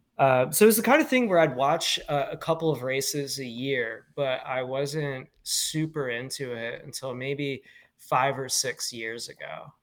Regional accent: Detroit, Michigan, United States; Well, I grew up in Detroit, so a lot of my family has worked in the car industry. So cars and motorsports has just always been part of life. But growing up in the US, you know, of course, F1 just isn't as popular here.

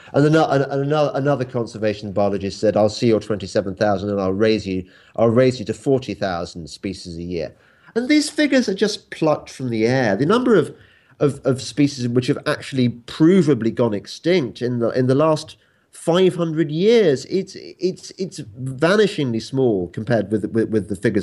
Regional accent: England, United Kingdom; accent: English; As you can probably guess by my accent, I'm English.

